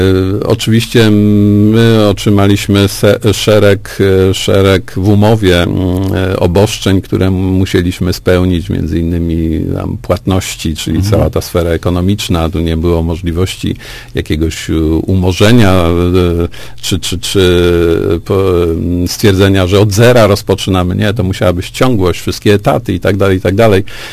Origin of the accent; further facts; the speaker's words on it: Greater Poland Voivodeship, Poland; Ja jestem wielkopolaninem.